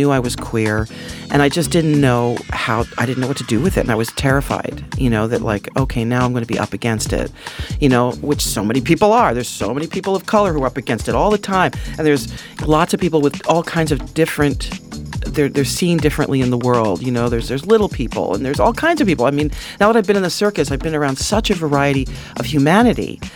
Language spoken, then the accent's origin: English; Camden, New Jersey, United States; I grew up around Camden, New Jersey, which is a little hub right outside Philadelphia. I was always surrounded by a lot of interesting people.